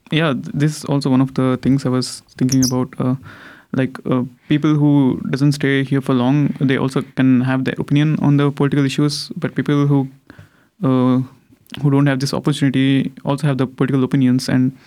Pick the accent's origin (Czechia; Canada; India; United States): India; English is a second language; moved away as an adult; now in Freiburg, Germany; I'm from India and I'm doing my master's here in renewable energies. And I was staying in Freiburg for the past 5 years.